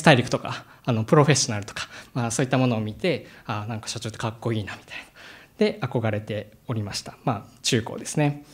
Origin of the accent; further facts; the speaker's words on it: Gunma, Japan; 小学校の時ですね、群馬にいたわけなんですけども、